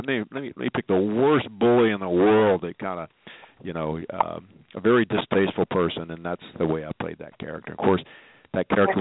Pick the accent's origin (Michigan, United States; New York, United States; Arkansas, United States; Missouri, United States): Missouri, United States; Joplin; Bob and I are both from Southwest Missouri. He's from Springfield. Mm-hmm. I'm from Joplin.